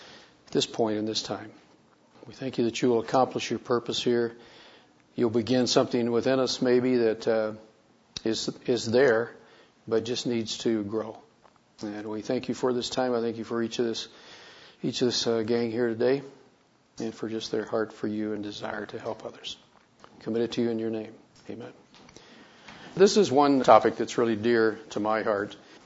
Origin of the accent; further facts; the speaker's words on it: Boise, Idaho, United States; from Boise, Idaho.